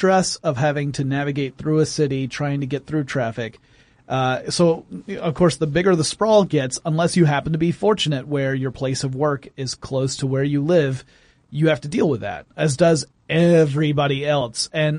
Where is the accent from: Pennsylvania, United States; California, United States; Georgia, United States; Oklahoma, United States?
Georgia, United States; In my hometown, like where I grew up, which is in rural Georgia, which it's no longer rural.